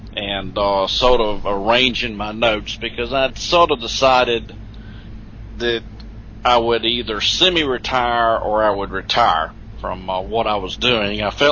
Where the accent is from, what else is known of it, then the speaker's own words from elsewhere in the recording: Georgia, United States; I wasn't used to North Carolinian winter. I grew up in Georgia, and the most snow we ever saw, you could wipe away with your finger.